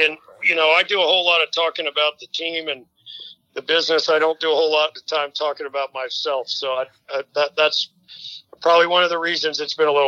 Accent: Glendale, Ohio, United States; So I grew up out in Glendale, which is a little village. I would always say it was kind of like a Norman Rockwell painting, a little village out by Tri-County, Princeton High School.

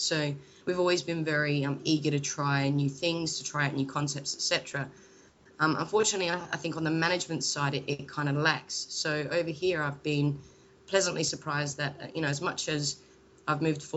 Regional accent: Australia; now in United Kingdom; As an Australian

